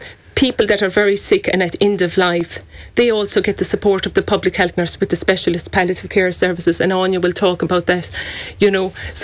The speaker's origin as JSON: {"language": "English", "town": "Abbeyfeale", "region": "Munster", "country": "Ireland", "lives_now": "Kerry, Ireland", "said": "I'm from Killoglan in County Kerry, originally from Abbeyfield in County Limerick."}